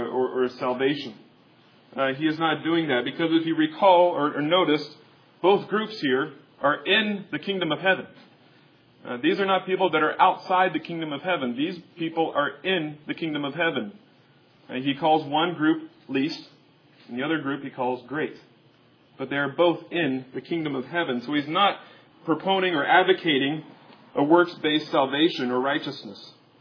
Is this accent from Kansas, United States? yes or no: yes; Kansas, United States; even though I grew up in Kansas, I love seafood, and I'm thankful that I get to eat fresh, wonderful seafood.